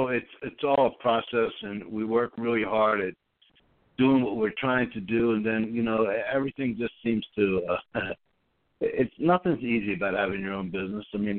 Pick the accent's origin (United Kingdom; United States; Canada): United States; sometimes being an American, we're so spoiled, we forget about the greatness of our country